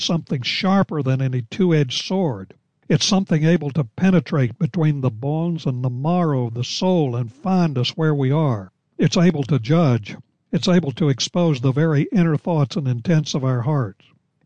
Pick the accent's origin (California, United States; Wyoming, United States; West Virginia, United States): West Virginia, United States; Fayetteville; When I was a youngster growing up in Fayetteville, West Virginia, we had about an acre of ground.